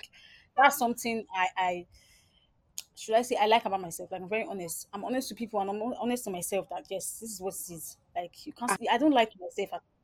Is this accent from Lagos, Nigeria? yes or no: no; Delta, Nigeria; I'm from Delta State. Yes, I'm from Delta State. I don't really like saying my age, so I'm not going to say it. But I'm in my 20s, of course. Yeah, my early 20s.